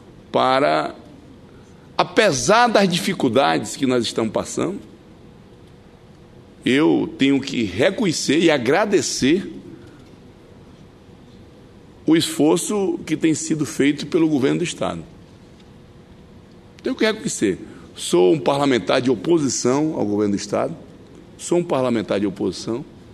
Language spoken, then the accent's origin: Portuguese; Acre, Brazil; que nasci e me criei no Acre, eu nunca tinha visto.